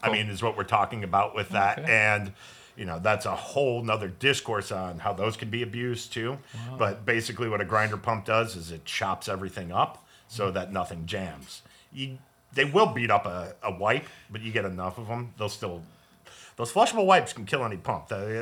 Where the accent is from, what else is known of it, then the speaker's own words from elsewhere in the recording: Downers Grove, Illinois, United States; So I grew up in Downers Grove.